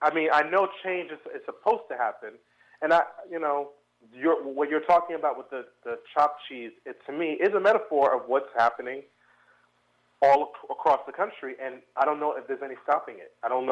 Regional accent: New Jersey, United States; I'm from New Jersey.

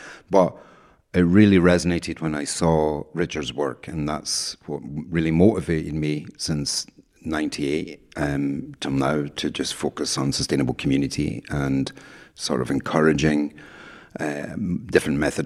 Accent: Scotland, United Kingdom; moved away as an adult; now in Ireland; I'm Scottish. I've lived in Ireland for 28 years. I came here to study in 96.

